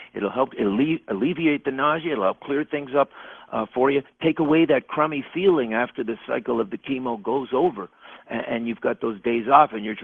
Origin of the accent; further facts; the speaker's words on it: Canada; I'm a Canadian.